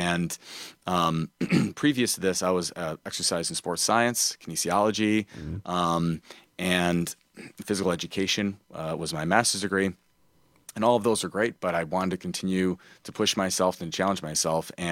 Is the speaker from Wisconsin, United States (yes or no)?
yes; Oshkosh, Wisconsin, United States; Yeah, so I grew up in Oshkosh, Wisconsin, and I had a great childhood, love Wisconsin all the way.